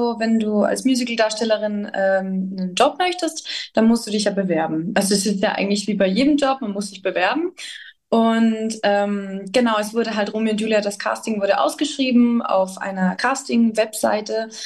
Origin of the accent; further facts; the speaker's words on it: Austria; Ich war ja immer schon ein großer Fan von der Kaiserin Elisabeth als Österreicherin.